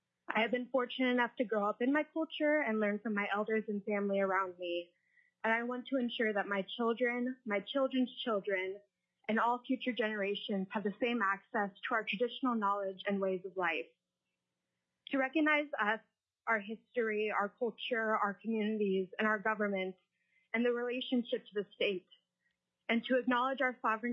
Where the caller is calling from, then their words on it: Palmer, Alaska, United States; I'm calling in from Nuta, which is the Otna name for Palmer, here on unceded Dena'ina and Otna lands.